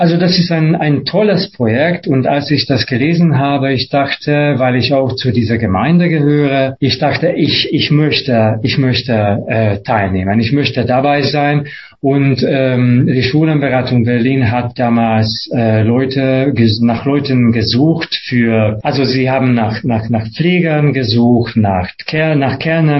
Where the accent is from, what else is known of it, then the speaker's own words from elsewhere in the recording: Hungary; moved away as an adult; now in Germany; ich komme ursprünglich aus Ungarn, ich lebe in Deutschland seit fast 11 Jahren